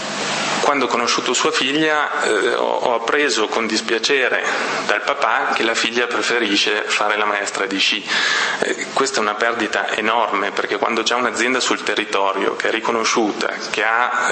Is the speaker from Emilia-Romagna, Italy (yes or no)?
yes; Parma, Emilia-Romagna, Italy; Io personalmente sono originario di Parma